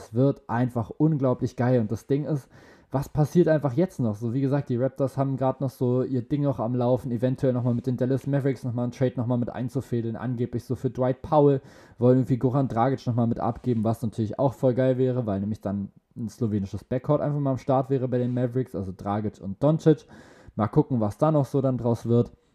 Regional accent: Spain; German is a second language; schön für Spanien, für mein Heimatland, kann ich das ja mal mitmachen

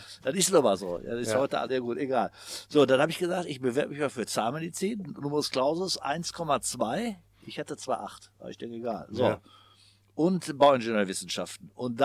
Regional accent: Bottrop, North Rhine-Westphalia, Germany; ich komme aus Bottrop-Kirchhellen

